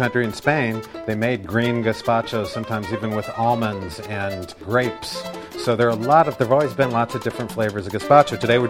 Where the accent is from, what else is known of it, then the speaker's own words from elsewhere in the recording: Scotland, United Kingdom; I'm a Scotsman.